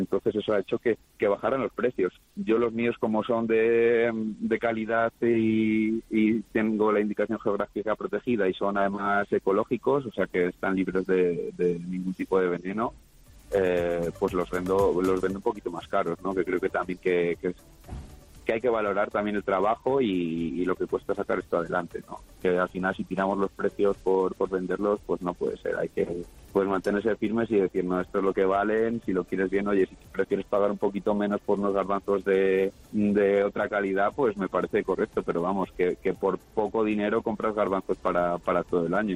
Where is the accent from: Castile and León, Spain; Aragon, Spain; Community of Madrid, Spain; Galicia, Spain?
Castile and León, Spain; Santa Clara de Avedillo; Yo siembro garbanzo de Fuentes Auco, que mi pueblo, que es Santa Clara de Abedillo, está dentro de la indicación geográfica protegida garbanzo de Fuentes Auco.